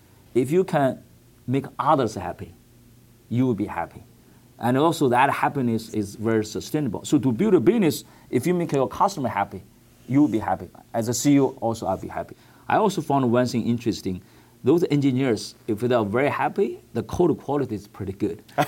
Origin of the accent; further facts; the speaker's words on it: China; born there; English is a second language; I was born in China, and I was in Beijing 1994, 1995, 1996.